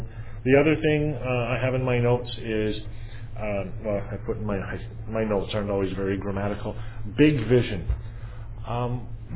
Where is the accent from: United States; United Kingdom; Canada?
Canada; New Brunswick; I went to Tasmania because I was from New Brunswick